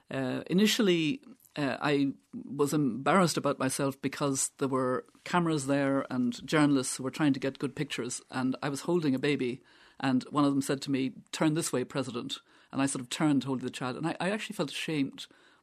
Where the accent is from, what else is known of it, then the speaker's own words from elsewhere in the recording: Ireland; I had raised the issue in the Senate in the past as an Irish senator.